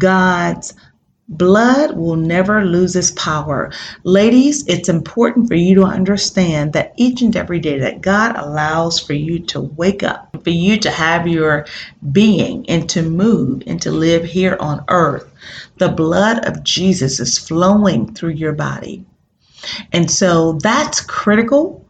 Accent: New Orleans, Louisiana, United States; I am from New Orleans and I can understand my entire family was displaced from Hurricane Katrina.

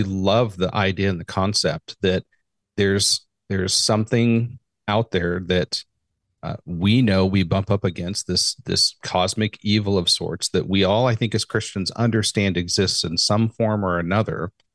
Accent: Idaho, United States; also born or lived in Phoenix; I was born and raised in Idaho. I spent, I moved to Arizona, to Phoenix for college, and spent close to 23 years there.

